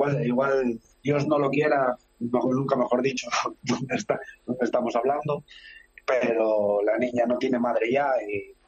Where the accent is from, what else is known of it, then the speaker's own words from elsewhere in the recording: Spain; como yo español, mi hija española y mi familia ucraniana de aquí, mi suegro y mi mujer